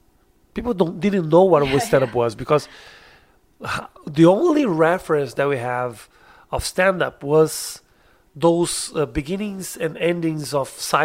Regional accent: Brazil; English is a second language; I am from Brazil. I'm a comedian in Brazil.

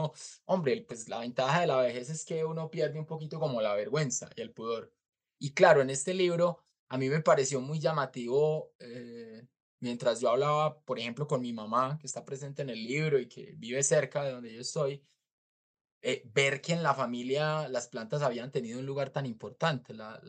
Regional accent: Medellín, Antioquia, Colombia; born there; yo nací en Medellín, es como que la vida urbanita se sobrepone sobre esa conciencia de la relación con la tierra

